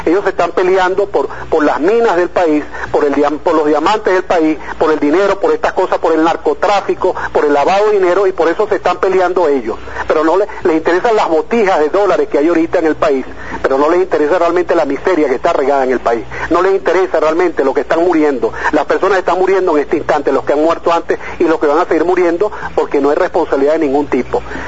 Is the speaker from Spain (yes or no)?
no; Venezuela; nosotros los hijos que somos los venezolanos